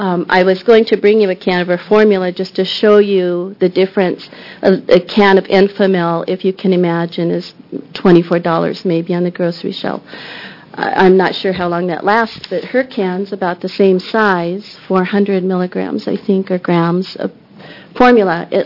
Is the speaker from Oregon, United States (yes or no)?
yes; Portland, Oregon, United States; I am from Portland, Oregon, and I attend Mount Tabor Middle School. I am 13 years old and in the 8th grade.